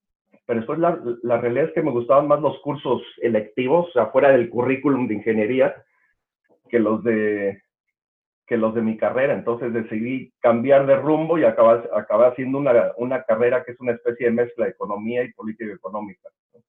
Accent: Mexico City, Mexico; moved away as an adult; also born or lived in Monterrey, Mexico; now in Spain; Sí, yo nací en México. Y mis primeros, pues, 18 años los viví en México. En los primeros años en el norte de México, en Monterrey, y después mi padre trabajaba en la industria siderúrgica, después nos fuimos a la Ciudad de México y pues ahí estudié en el Liceo Francés de la Ciudad de México.

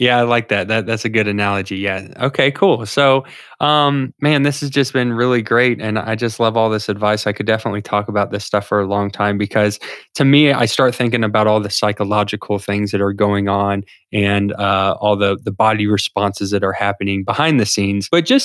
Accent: Florida, United States; I come from Florida. I'm a beach guy.

